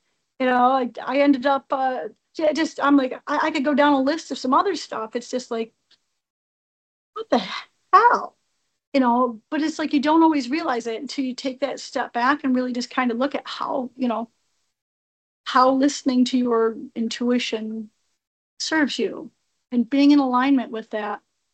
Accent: United States; I do have on my website that I'm an American.

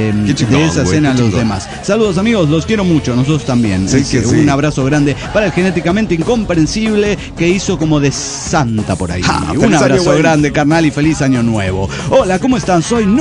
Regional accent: Venezuela; now in Spain; Siendo yo venezolano, como soy, y no estando en Venezuela, como no estoy

